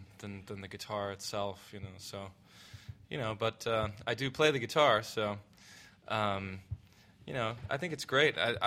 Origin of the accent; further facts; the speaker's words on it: Philadelphia, Pennsylvania, United States; Jazz is deep in Philly, and I grew up in Philly, so it's part of, you know, where I come from